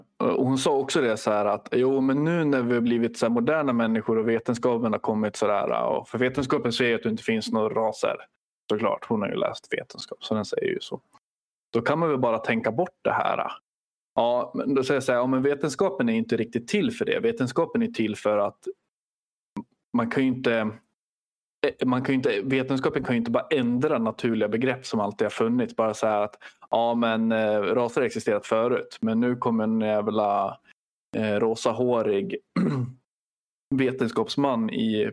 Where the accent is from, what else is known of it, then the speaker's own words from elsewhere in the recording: Sweden; men alltså jag är svensk. Jag har gått i svensk skola. Jag har gått så här 12 år i svensk skola.